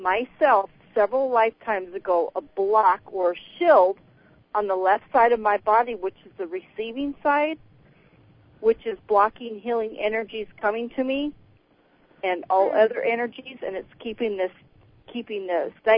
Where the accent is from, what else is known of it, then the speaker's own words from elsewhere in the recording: Washington, United States; I am from Washington State.